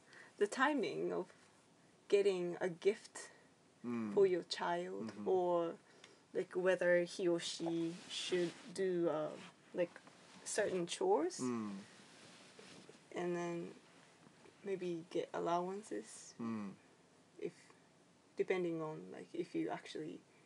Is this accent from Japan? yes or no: yes; Japan; I'm Japanese.